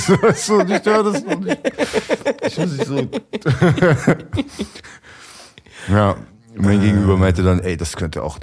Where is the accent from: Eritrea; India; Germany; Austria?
Austria; Also den gibt's bei uns in Österreich auch, nicht so diesen Otto Walkes Kult.